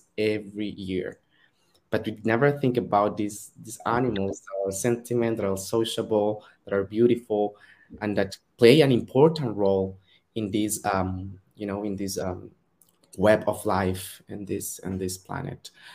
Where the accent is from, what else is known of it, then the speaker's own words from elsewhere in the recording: Bogotá, Colombia; moved away as an adult; now in Barcelona, Spain; as you said, I'm originally from Colombia, from Bogota, big city. So I came to Europe almost 3 years ago for the, you know, studying purposes.